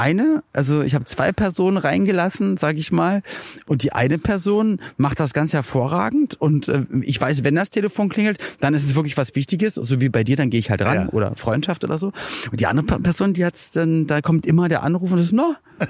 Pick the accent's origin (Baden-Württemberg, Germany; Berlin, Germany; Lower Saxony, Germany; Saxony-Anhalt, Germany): Berlin, Germany; Also ich komme ja aus Berlin-Spandau.